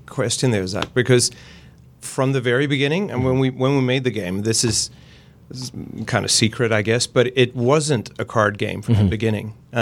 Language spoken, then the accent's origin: English; Gothenburg, Västra Götaland, Sweden; I'm from Gothenburg in Sweden, and that's the pun capital of the world.